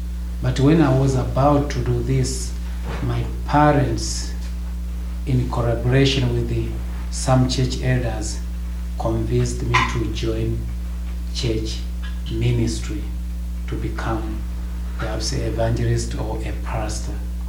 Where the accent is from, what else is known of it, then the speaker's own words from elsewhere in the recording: Tanzania; I come from Tanzania. In Tanzania, I serve as a pastor in the Evangelical Lutheran Church.